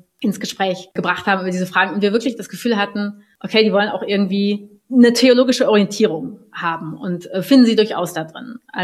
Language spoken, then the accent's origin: German; West Germany, Germany; Also Ich bin Jahrgang 82, das heißt, ich kann von mir nicht sagen, dass ich in Bonn dabei war und ich bin aus dem Westen.